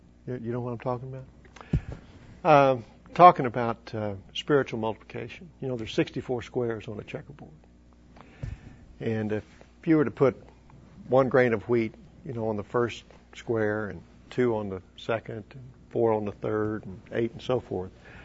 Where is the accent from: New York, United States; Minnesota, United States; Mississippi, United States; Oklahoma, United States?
Oklahoma, United States; Oklahoma City; now in Edmond, United States; I'm from Oklahoma City, live in Edmond, Oklahoma.